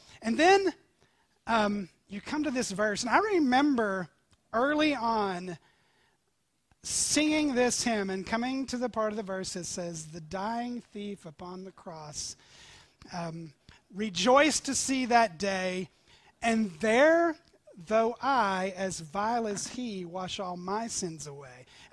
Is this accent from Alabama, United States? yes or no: no; Tennessee, United States; I was from East Tennessee. I didn't know anybody who had ever had a king before.